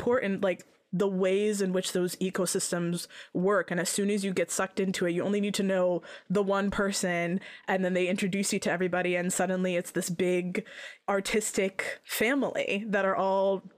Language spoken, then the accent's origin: English; Phoenix, Arizona, United States; also born or lived in Denver; Obviously, again, growing up in Arizona, split between moving back and forth between Denver and Phoenix.